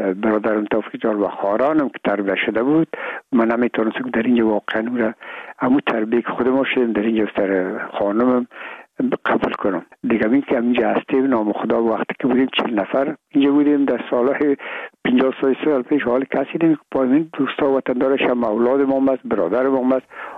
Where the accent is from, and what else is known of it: Afghanistan